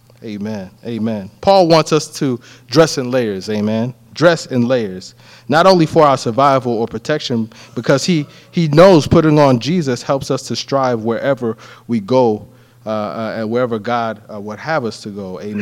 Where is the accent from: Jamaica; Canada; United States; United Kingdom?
United States; New York City, New York; Originally, I'm from Brooklyn, New York, Crown Heights, Brooklyn, New York. And on the East Coast during this time of year, it gets significantly cold.